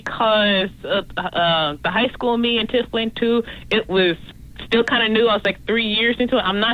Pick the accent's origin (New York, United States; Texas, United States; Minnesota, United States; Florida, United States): Texas, United States; Beaumont; I am from Beaumont.